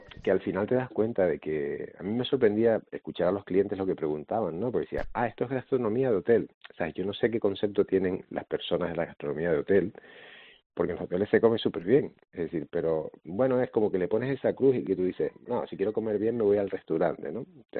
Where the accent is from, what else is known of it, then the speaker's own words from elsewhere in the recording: Canary Islands, Spain; Pero al final todos somos canarios.